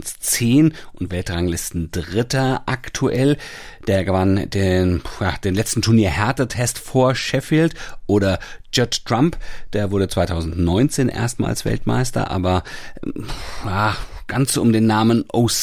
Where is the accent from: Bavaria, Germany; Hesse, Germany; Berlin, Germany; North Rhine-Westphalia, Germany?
Hesse, Germany; Hanau; mal als die German Open in meiner Heimat in Hanau gespielt wurden